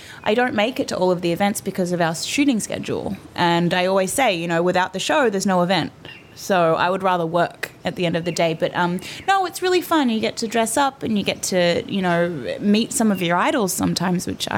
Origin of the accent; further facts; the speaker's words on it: Australia; made a name for myself being an Australian on an American show. They want me to be Australian.